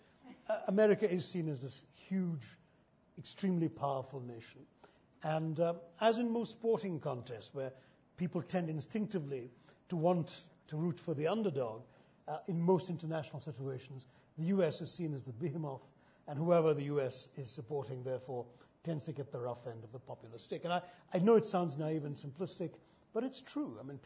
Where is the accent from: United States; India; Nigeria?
India; it wasn't all that typical growing up in India